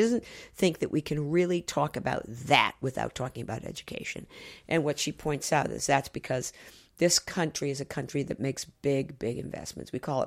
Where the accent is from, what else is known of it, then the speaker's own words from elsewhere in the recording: Baltimore, Maryland, United States; There weren't guns in neighborhoods when I was a girl growing up in Baltimore.